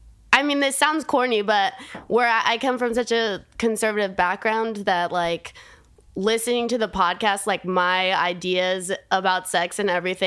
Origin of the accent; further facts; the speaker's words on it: California, United States; where I grew up in Orange County where it's so focused on vanity and how you look.